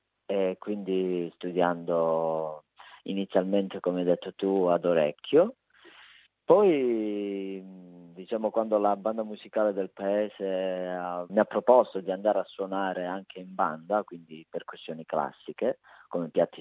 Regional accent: Calabria, Italy; sta sempre lì vicino al mio paese, anzi in città, a Catanzaro

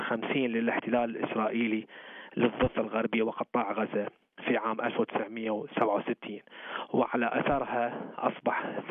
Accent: Iraq; now in Australia; أنا هاجرت لأستراليا قبل 10 سنوات، وأنا يعني very يعني فخور بكون أسترالي. أنا أصلي من العراق

